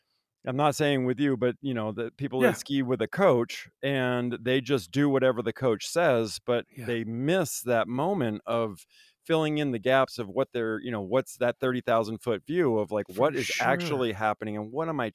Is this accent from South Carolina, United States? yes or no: no; Vermont, United States; I mean, I grew up in Vermont. Back before, you know, video and internet and all that.